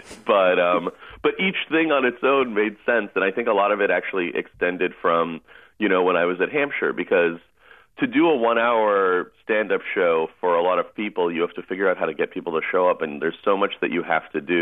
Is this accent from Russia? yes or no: yes; Russia; English is a second language; now in United States